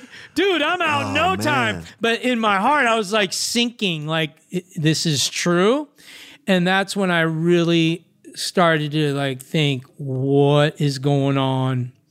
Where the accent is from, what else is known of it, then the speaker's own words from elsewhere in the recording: Venice Beach, California, United States; well, I'm from Venice Beach and snitches get stitches.